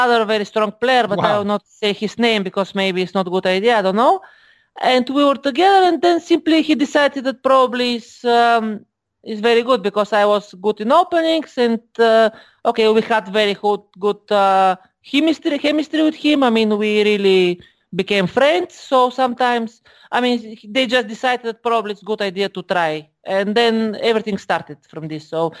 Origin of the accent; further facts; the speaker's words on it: Bulgaria; also I am from Bulgaria, of course.